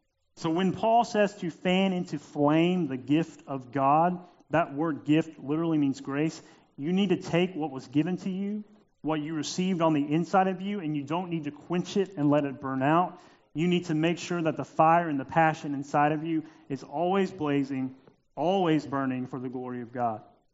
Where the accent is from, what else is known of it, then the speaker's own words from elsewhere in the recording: Opelika, Alabama, United States; now in Mobile, United States; We live in that culture in Mobile, Alabama, where being a Christian is the norm, just like I grew up in Opelika, Alabama.